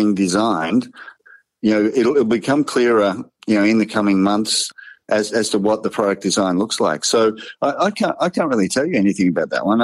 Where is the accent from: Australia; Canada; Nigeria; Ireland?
Australia; accent: Australian; now in Memphis, United States; Yeah, so in West Tennessee. I live in Memphis. As you can tell by my accent, I'm from Australia.